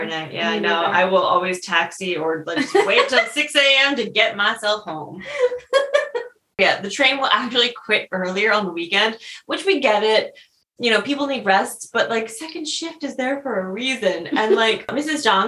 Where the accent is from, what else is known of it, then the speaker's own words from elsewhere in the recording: Connecticut, United States; for example, I'm from Connecticut.